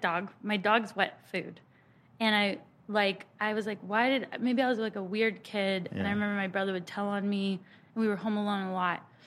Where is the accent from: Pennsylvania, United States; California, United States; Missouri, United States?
California, United States; Alameda; But I grew up in the Bay Area, and I grew up in the island city of Alameda